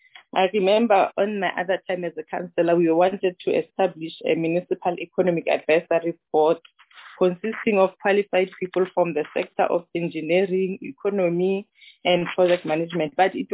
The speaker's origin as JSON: {"language": "English", "town": "Machabeng", "region": "Free State", "country": "South Africa", "said": "because I'm from Machabeng, where the economy was booming many years ago."}